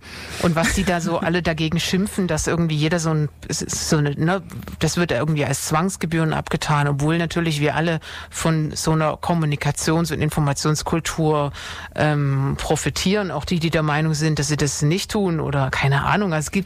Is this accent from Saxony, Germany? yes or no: yes; Dresden, Saxony, Germany; Also ich bin ja in Dresden aufgewachsen